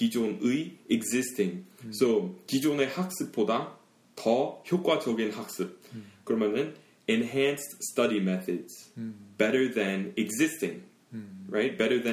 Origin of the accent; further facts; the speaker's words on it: Denver, Colorado, United States; Korean is a second language; now in Korea; 저도 지금 Denver인 우리 고향에 대해서 얘기할 때 back in Denver, I heard it's really hot. 이라고 할 수 있어요.